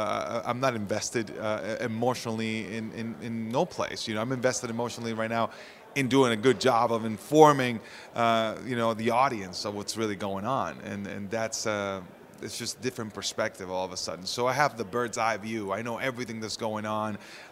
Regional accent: Orlando, Florida, United States; I'm here in Orlando. This is my hometown.

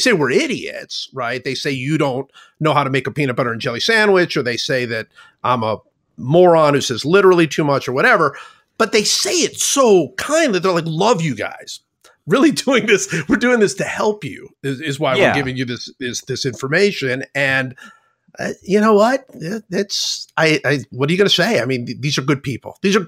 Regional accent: Cleveland, Ohio, United States; And I said, well, I grew up in Cleveland.

